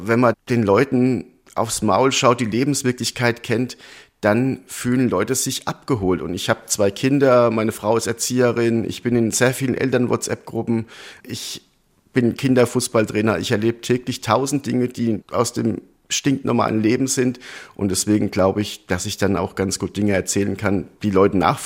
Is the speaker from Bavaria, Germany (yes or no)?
yes; Schneeberg, Bavaria, Germany; Also die Lena und ich, wir sind beide aus Schneeberg, das ist wirklich schon Rand Bayern. Also wir können nach Baden-Württemberg laufen und mit dem Fahrrad nach Hessen fahren.